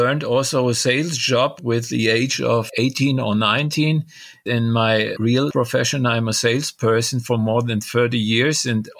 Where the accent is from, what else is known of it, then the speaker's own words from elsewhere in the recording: Germany; My ancestors come from Belgium, but I was born and raised in Germany, my parents too